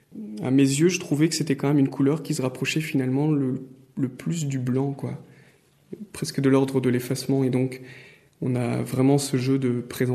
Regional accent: Wallonia, Belgium; il s'avère quand même que je viens du Borinage et que c'est une région qui a connu une surexploitation, une surindustrialisation.

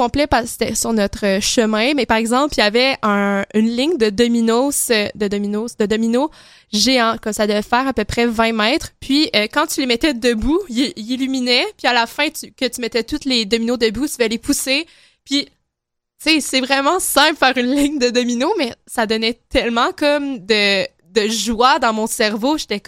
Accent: Quebec City, Quebec, Canada; now in Montreal, Canada; Moi, je viens de Québec puis je suis habituée au marché Noël allemand de Québec, que lui, c'est énorme. Là, c'est vraiment une tradition pour moi depuis que je suis jeune d'aller au marché Noël allemand à Québec. Puis là, c'est ma première année à Montréal.

